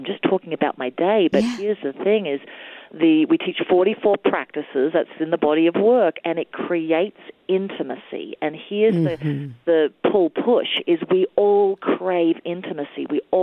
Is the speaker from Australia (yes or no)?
yes; Melbourne, Victoria, Australia; one in Australia, my hometown of Melbourne.